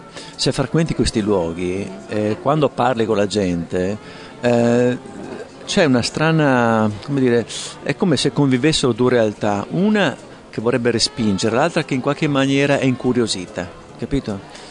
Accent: Veneto, Italy; io che sono veneto

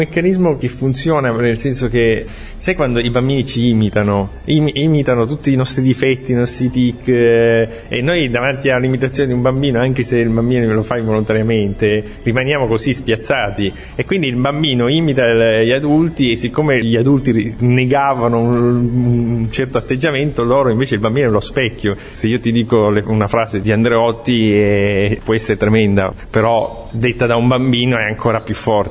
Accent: Palermo, Sicily, Italy; Io sono palermitano e quindi mi sentivo così illegittimamente autorizzato a osare un po' di più.

